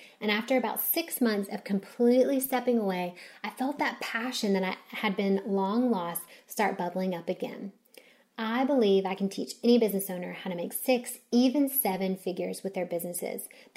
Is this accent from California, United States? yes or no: no; Knoxville, Tennessee, United States; now in Minnesota, United States; Cirrus had two locations, my hometown in Knoxville, Tennessee, and the other in Duluth, Minnesota.